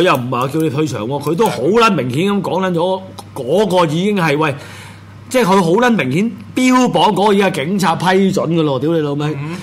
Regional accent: Hong Kong; 那我们香港人怎样去对待

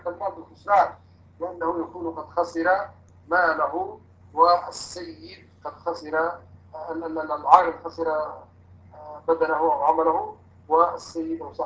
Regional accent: Hejaz, Saudi Arabia; في هذه البلدان هنا عندنا في الحجاز

